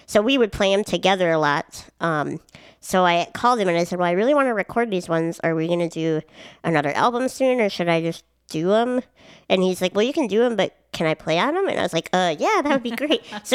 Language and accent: English; Minnesota, United States; Baggage. Can you tell I'm from Minnesota?